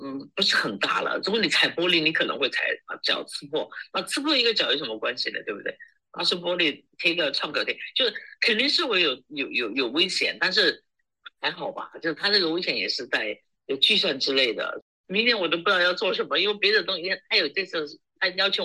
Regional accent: Australia; 我是一个华人，生长在一个西方的这个国家，生长在澳洲。

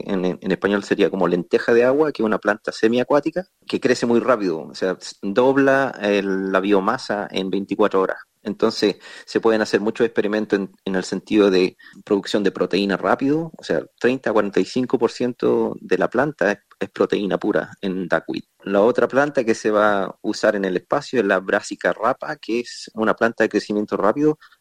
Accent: Chile; moved away as an adult; now in Melbourne, Australia; Personalmente, soy original de Chile, pero he estado en Australia por más de 25 años.

